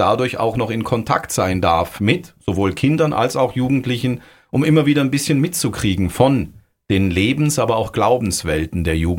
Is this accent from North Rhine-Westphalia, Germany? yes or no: no; Augsburg, Bavaria, Germany; now in Friedberg, Germany; als Augsburger, der jetzt in Friedberg lebt, trotzdem wieder in Augsburg arbeiten zu können